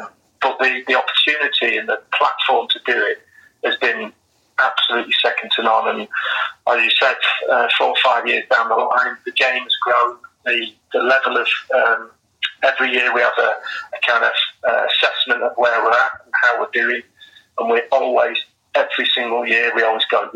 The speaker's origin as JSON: {"language": "English", "town": "Manchester", "region": "North West England", "country": "United Kingdom", "tie": "born or raised there", "said": "I was born in Manchester, and I grew up as a Manchester City fan, season ticket holder in the old main road."}